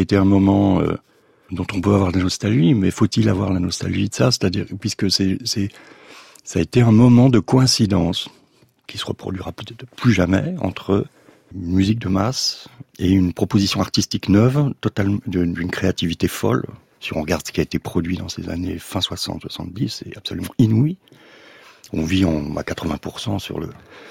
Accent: Sainte-Marie-aux-Mines, Grand Est, France; à Sainte-Marie-aux-Mines, dans cette ville natale, dans ma ville natale

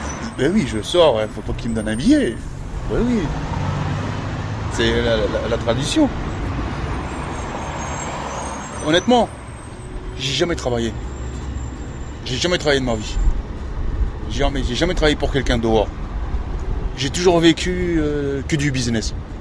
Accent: Lille, Hauts-de-France, France; De Lille. Je suis du Nord. Je suis parti de Lille, je suis parti sur Paris. J'ai habité à Paris.

